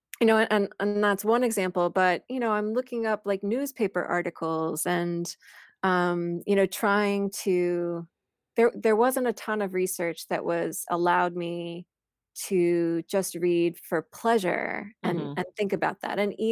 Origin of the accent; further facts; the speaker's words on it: Missouri, United States; So I grew up in Missouri in a really small farming town in north central Missouri.